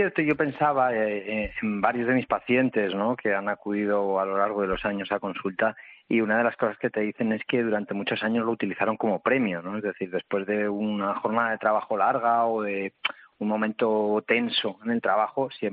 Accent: Spain; que se espera de mí como español medio

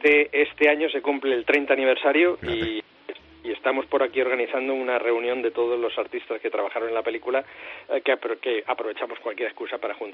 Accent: Spain; moved away as an adult; hubo una época, en el 84 así, que salí de España para intentar buscar la forma de hacer animación de largometrajes

